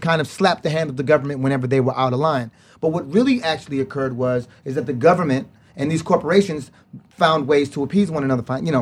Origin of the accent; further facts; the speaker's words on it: United States; born there; I'm born here, I'm fucking American